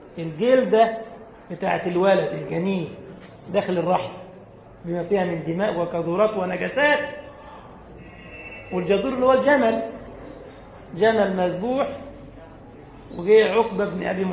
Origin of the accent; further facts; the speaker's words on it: Egypt; الله تعالى أن يحفظ بلدنا مصر وأهلها من الفتن ما ظهر منها وما بطن